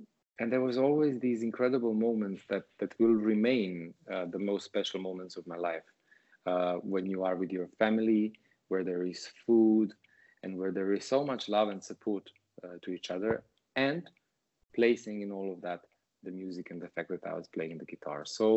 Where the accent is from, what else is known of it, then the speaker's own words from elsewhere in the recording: Montenegro; English is a second language; The reason why I haven't met many Montenegrins is because there aren't many of us.